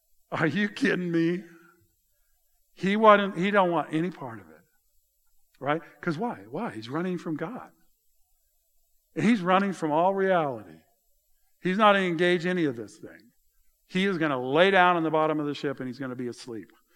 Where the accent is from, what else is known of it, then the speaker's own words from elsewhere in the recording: Colorado, United States; I grew up in Colorado, so ocean was not my first experience.